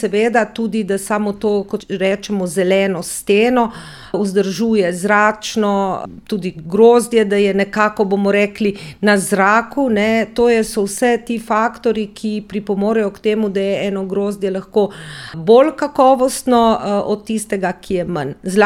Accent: Slovenian Littoral, Slovenia; no zdaj smo pa Primorci, bom rekla, s našimi 6300 hektari vinogradov največji.

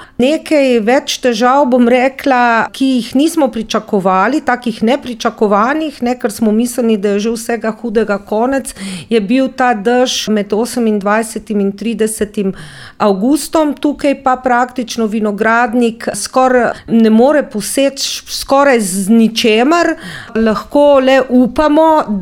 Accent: Slovenian Littoral, Slovenia; no zdaj smo pa Primorci, bom rekla, s našimi 6300 hektari vinogradov največji.

